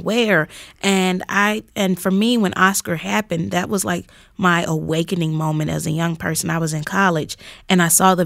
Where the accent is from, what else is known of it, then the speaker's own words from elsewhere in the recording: Mississippi, United States; as a young black girl growing up in Mississippi, I grew up hearing about Emmett Till.